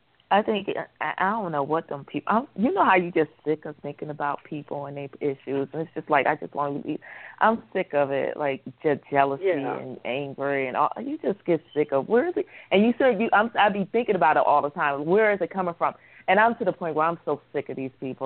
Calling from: New Mexico, United States; I'm fine. I'm calling from New Mexico.

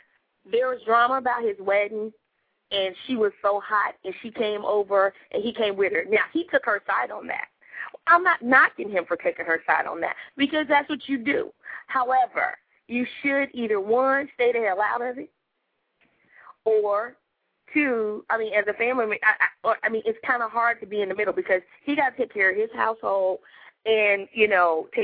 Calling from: Houston, Texas, United States; I'm calling from Houston.

